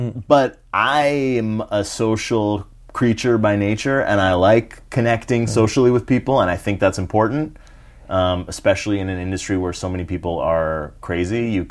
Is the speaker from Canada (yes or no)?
yes; Canada; And I'm Canadian.